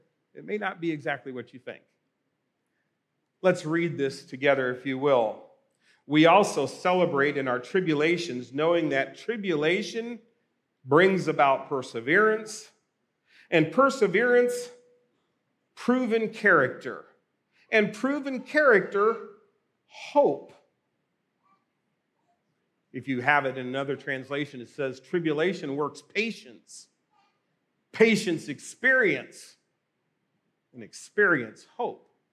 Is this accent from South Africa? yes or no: no; Australia; I grew up in Australia. My parents were missionaries there.